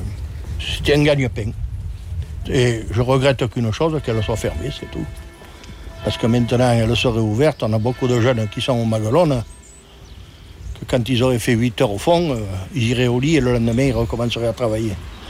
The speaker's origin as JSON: {"language": "French", "town": "Saint-Christol-lès-Alès", "region": "Occitanie", "country": "France", "tie": "born there", "said": "Moi, je suis né à Saint-Christol-des-Alais, alors. Je suis né dans un pays minier, alors."}